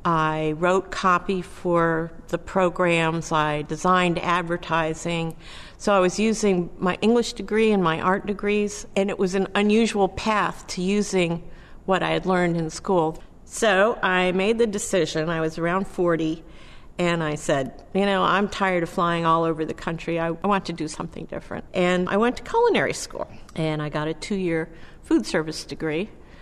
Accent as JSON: {"language": "English", "region": "New York", "country": "United States", "tie": "born there", "also_born_or_lived": "Georgia / Texas / Oklahoma / Illinois", "said": "So though I was born in New York, I almost immediately moved to Georgia, Texas, Oklahoma, Illinois, Long Island, Morocco, California, England, and back to New York."}